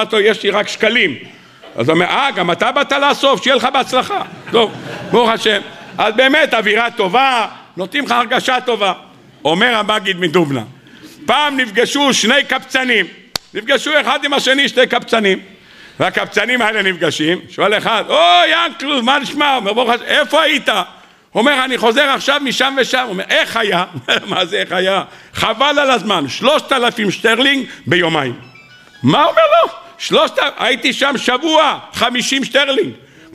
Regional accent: Bnei Brak, Central District, Israel; אמרתם, I am from בני ברק. בני ברק.

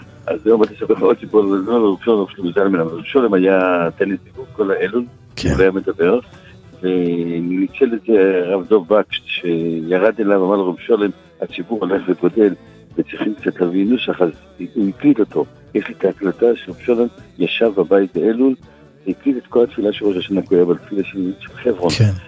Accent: Jerusalem, Jerusalem District, Israel; אני צריך כילד ללכת לפנות בוקר, שינה בחוץ, הקור הירושלמי כבר מתחיל, כבר מתספר, ואתה הולך עם סנדלים אבל עם שוודר. ככה אתה הולך לפנות בוקר, מחזיק את היד של אבא שלך ככה בחושך, ובקושי יש אור בירושלים

